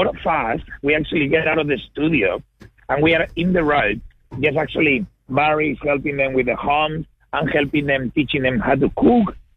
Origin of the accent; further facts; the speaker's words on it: Perth, Western Australia, Australia; born there; my accent is fake. I actually was born in Perth.